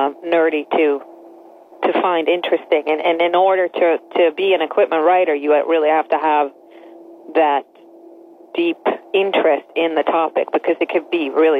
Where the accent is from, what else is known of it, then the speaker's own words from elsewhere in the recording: Sweden; I grew up in Sweden, as you said, and my father had a couple of golf stores.